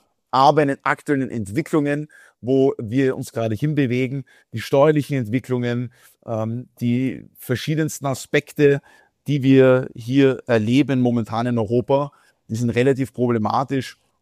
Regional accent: Austria; Ich bin dankbar, in Österreich aufgewachsen zu sein.

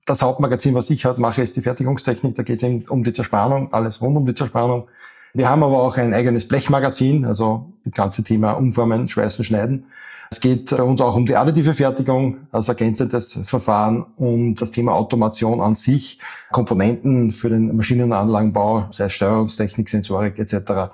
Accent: Linz, Upper Austria, Austria; ich komme aus Linz

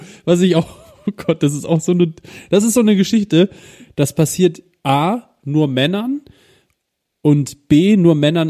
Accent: Northern Germany, Germany; Das klingt für mich einfach wie so ein Sprichwort, weil Neckar für mich als Norddeutscher so weit weg ist.

